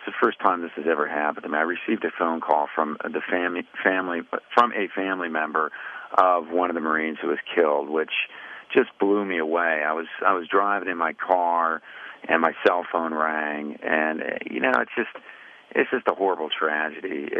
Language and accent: English; United States; Well, look, I'm an American first.